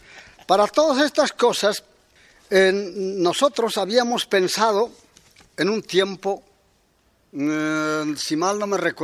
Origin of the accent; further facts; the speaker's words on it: Bolivia; En mi lugar, en mi pueblo, yo soy aymara, y en este lugar que se llama Bolivia, porque su nombre verdadero es Collasuyo